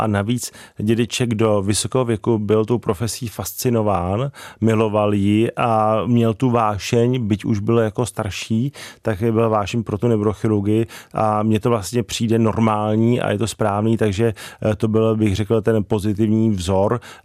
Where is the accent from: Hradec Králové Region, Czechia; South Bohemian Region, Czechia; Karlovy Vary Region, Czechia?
Hradec Králové Region, Czechia; Hradec Králové; já jsem vyrůstal v Hradci Králové